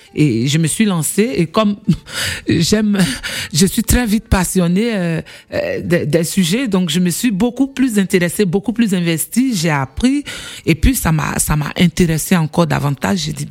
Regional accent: West, Côte d’Ivoire; Donc, je suis issue de l'Ouest.

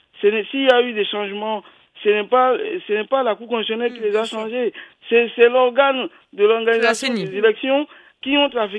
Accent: Togo; Même chez nous au Togo, c'est toujours pareil.

